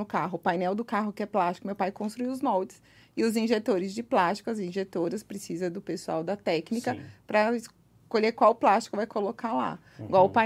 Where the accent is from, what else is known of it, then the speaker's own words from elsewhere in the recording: São Bernardo do Campo, São Paulo, Brazil; eu sou do ABC, grande metrópole aqui de São Bernardo